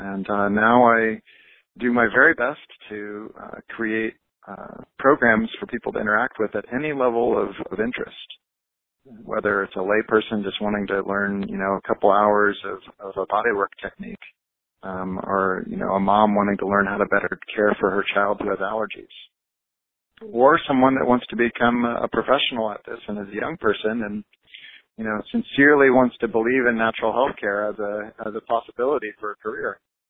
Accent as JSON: {"language": "English", "country": "United States", "said": "The simplest version, I'm 45. I'm an American. I have a French name. My father's from Louisiana, where they spoke French first and English second."}